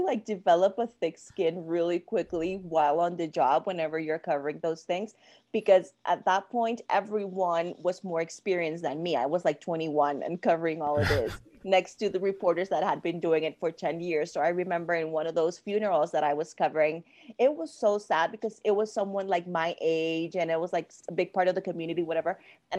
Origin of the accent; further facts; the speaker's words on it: Panama City, Panamá, Panama; English is a second language; moved away as an adult; now in United States; Yes, I am from Panama City, Panama. I was born and raised there. And then I moved to the US for college.